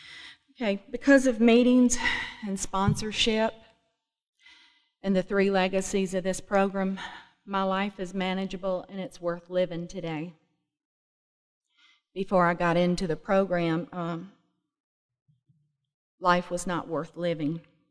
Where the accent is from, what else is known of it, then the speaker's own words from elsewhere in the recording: Nashville, Tennessee, United States; I'm from Nashville, Tennessee, and I was raised in Nashville, Tennessee.